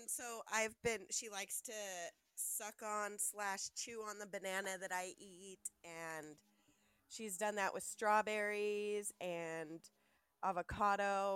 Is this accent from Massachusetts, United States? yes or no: no; Truckee, California, United States; I grew up in Truckee. So springtime in Truckee, if you're walking through the forest, this is up by Tahoe.